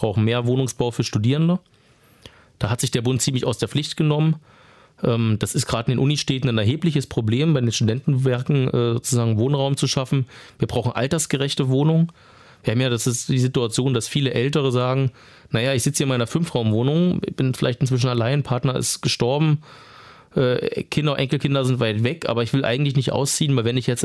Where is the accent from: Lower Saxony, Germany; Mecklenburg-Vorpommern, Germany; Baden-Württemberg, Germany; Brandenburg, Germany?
Brandenburg, Germany; Potsdam; ich komme ja aus Potsdam, immer ein sehr wichtiges Thema